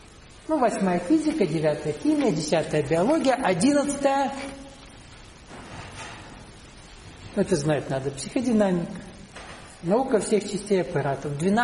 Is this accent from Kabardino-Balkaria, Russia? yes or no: yes; Kabardino-Balkaria, Russia; я вырос в Кабардино-Балкарии, там 3 языка. Русский, кабардинский, балкарский.